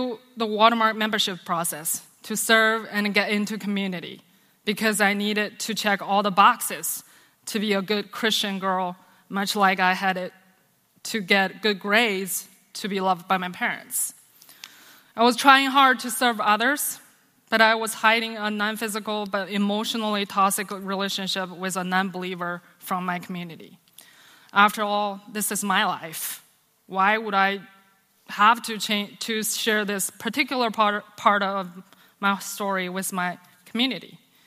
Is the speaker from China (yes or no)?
yes; China; I grew up an atheist in China. My parents were teachers who valued academics highly.